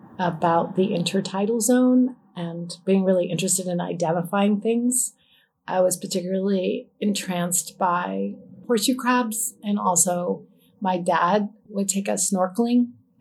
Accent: Rhode Island, United States; Well, I come from Rhode Island, and at that time we had a lot of coastal mussels

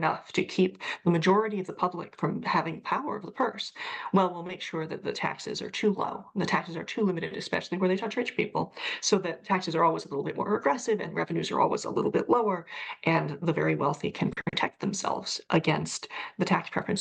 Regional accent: California, United States; places like my home state of California

